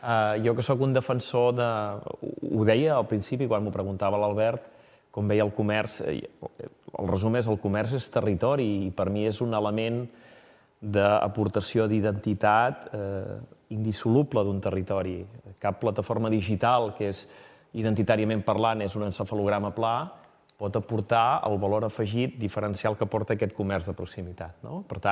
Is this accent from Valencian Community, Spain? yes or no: no; Girona, Catalonia, Spain; jo que sóc de Girona